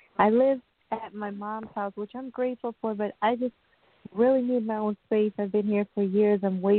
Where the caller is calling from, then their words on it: New York, United States; From New York, Long Island.